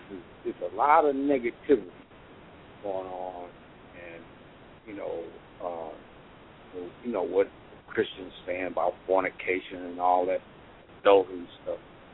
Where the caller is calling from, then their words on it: Cleveland, Ohio, United States; calling from Cleveland.